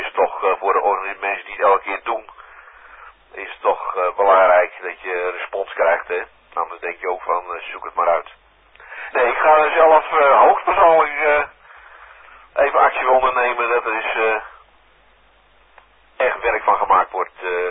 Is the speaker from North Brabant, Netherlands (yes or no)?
no; North Holland, Netherlands; ik kom uit het Gooi